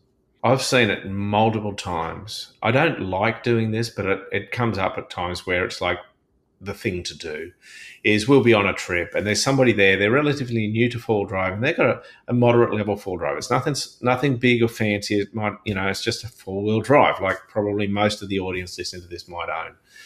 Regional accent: Papua New Guinea; I grew up in Papua New Guinea. Mum and Dad were missionaries up there, and so very, very remote where we lived.

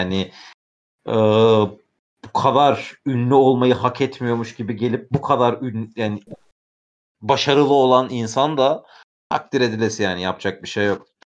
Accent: İzmir, Turkey; Hani İzmirliyim oradan biliyorum.

